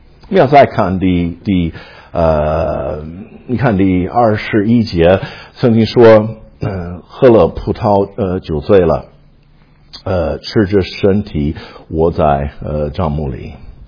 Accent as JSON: {"language": "Chinese", "country": "United States", "said": "我们美国人也有很多不好的习惯"}